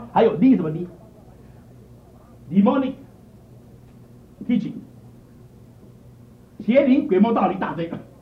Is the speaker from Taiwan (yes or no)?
no; China; OK， 我希望我们中国人呢不要没有脑袋，好不好 ？